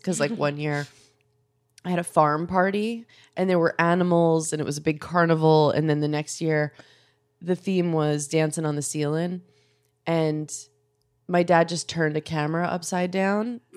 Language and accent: English; New York, United States; We grew up on Long Island.